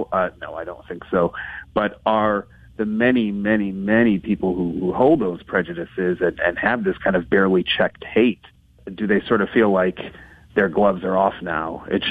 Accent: Dearborn, Michigan, United States; You know, I grew up in Dearborn. I now live a bit outside of that community

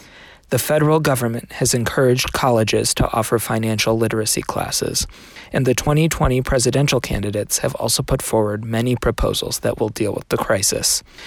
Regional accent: Baltimore, Maryland, United States; from Baltimore, Maryland.

